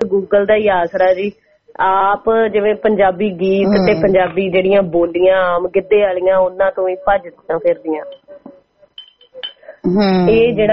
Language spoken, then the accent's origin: Punjabi; Punjab, India; ਸਾਡੇ ਪਿੰਡ ਚ ਨਾ ਵੀ ਮਾਝੇ ਏਰੀਏ ਦੇ ਵੈਸੇ ਵੀ ਲੋਕ ਮਿੱਠਾ ਖਾਣਾ ਬਹੁਤ ਪਸੰਦ ਕਰਦੇ ਆ